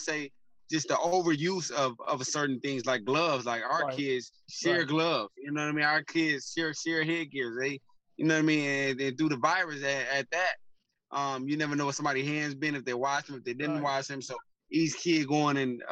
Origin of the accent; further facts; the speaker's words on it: Detroit, Michigan, United States; I'm from Detroit, man. They don't never give us nothing, man.